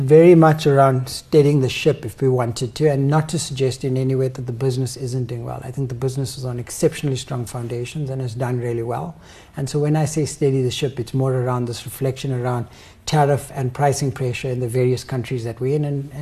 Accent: South Africa; I think, as I said, as a South African, it's fantastic what we're seeing around some of the economic benefit

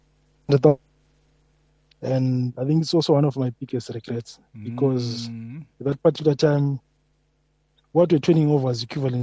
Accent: Bulawayo, Zimbabwe; born there; And I was born in Bulawayo, Zimbabwe in 1987.

